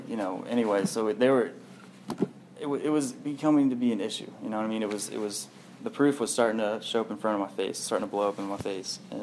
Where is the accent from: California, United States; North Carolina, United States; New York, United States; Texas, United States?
Texas, United States; I'm from Texas. … like the drug dealer guy.